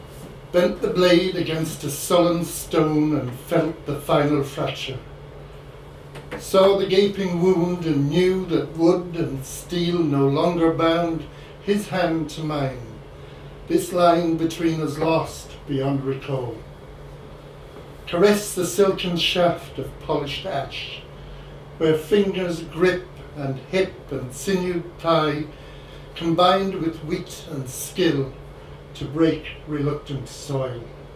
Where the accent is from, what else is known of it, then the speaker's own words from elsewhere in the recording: Killachinney, Connacht, Ireland; the same cottage as I was born and brought up in Killachinney near Knock in County Mayo